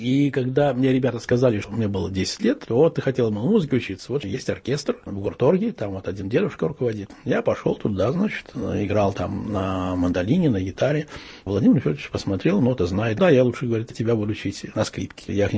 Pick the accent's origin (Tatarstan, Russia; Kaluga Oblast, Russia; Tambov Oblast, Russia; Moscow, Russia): Tambov Oblast, Russia; Rasskazovo; Я сам уроженец Тамбовской области, такое городишко есть Рассказово. И там музыкальной школы не было.